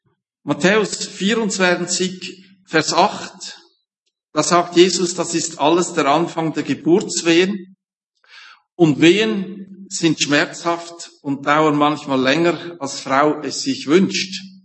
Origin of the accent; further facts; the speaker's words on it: Appenzell, Switzerland; Ich bin Appenzeller.